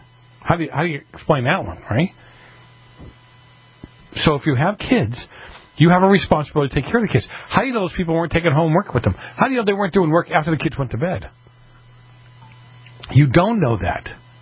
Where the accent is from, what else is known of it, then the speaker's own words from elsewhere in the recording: Boston, Massachusetts, United States; I'm one of those people that I grew up in Boston.